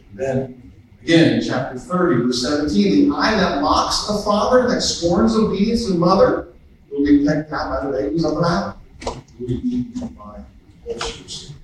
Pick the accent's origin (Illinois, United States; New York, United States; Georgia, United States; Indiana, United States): Indiana, United States; Greensburg; down a neighborhood street in Greensburg, Indiana, my hometown